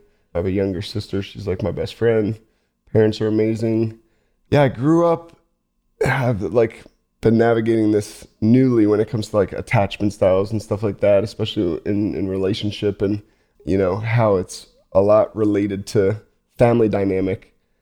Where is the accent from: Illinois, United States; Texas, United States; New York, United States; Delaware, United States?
Delaware, United States; You know, I grew up in Delaware. I very quickly realized like Delaware wasn't it.